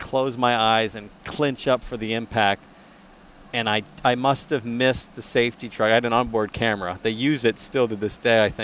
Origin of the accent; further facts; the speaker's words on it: San Francisco, California, United States; There used to be a store growing up in San Francisco called FAO Schwartz.